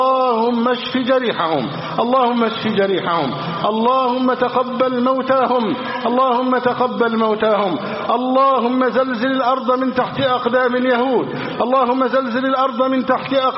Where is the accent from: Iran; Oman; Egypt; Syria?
Egypt; لا سيما بلدنا مصر التي يحاول الأعداء الإحاطة بحدودها من كل جانب